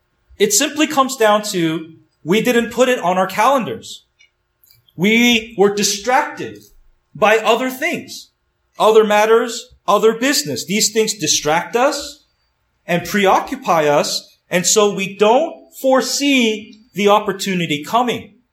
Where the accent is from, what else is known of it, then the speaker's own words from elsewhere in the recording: Toronto, Ontario, Canada; is from my hometown. He lived and died in Toronto, Canada. And so for many years, we actually lived in the same city.